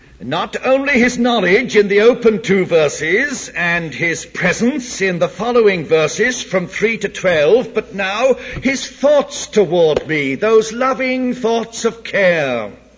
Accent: England, United Kingdom; born there; also born or lived in South America / West Indies; You know, I was born in England, even though I've lived in South America and the West Indies for so long.

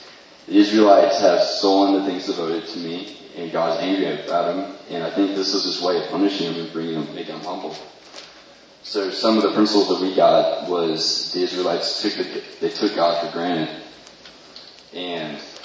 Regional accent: Killeen, Texas, United States; I'm from Killeen by Fort Hood.

